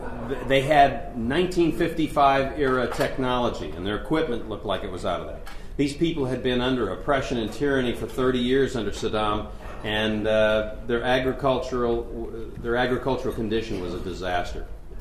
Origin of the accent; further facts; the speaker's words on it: Wisconsin, United States; moved away as an adult; now in Washington, United States; I was born and raised in Wisconsin, and after 9/11, thank you, all six of us. But I came out here after 9/11. I came out to Washington, D.C.